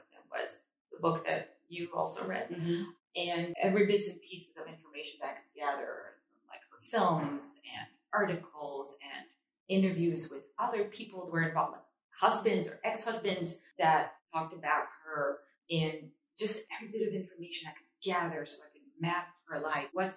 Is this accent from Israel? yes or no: yes; Israel; English is a second language; I was born and raised in Israel, and that's where I went to school for theater studies and for acting at Tel Aviv University.